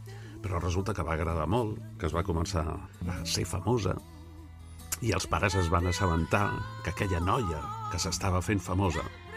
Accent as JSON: {"language": "Spanish", "town": "Barcelona", "region": "Catalonia", "country": "Spain", "lives_now": "Alicante, Spain", "said": "soy del barrio de Gracia, en Barcelona, pero ahora vivo con mi mujer desde hace algunos años, ya nos jubilamos, en un pequeño pueblecito de la Costa Blanca, en Alicante. Xirles, ya que mi mujer es de aquí, es alicantina."}